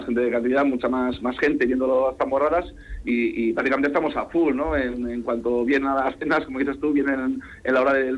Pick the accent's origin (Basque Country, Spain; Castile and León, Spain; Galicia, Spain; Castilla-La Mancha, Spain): Basque Country, Spain; Campezo; Yo soy de Campezo, yo soy de la montaña.